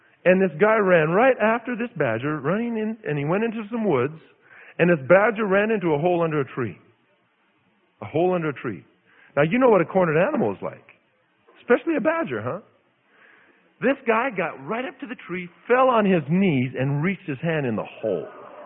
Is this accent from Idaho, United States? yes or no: yes; Idaho, United States; Now, I grew up in Idaho, and we saw badgers, and you kept a safe distance from badgers.